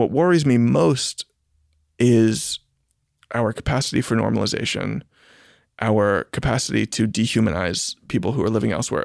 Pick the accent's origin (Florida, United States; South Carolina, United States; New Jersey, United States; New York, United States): New York, United States; New York City; I was born in 1982. I grew up in New York City in the 1990s.